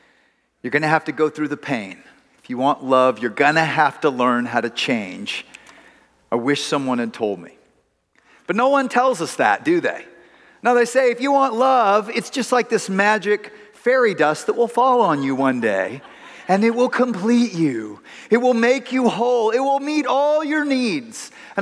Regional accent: Texas, United States; Yeah, you know, there are a lot of great things about us Texans. I grew up as a Texan, even though I spent my time away.

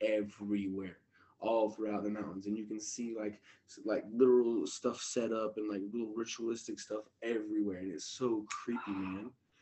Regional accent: Las Vegas, Nevada, United States; Okay, so I grew up in Las Vegas.

